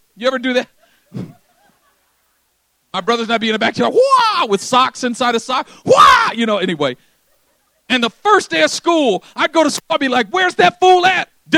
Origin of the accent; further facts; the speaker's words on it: Oakland, California, United States; Now, I'm from East Oakland.